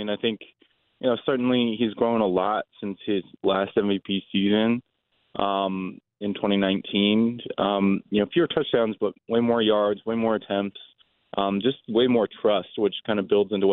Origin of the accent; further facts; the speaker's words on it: Baltimore, Maryland, United States; you know, I'm from this area. I'm from the Baltimore area.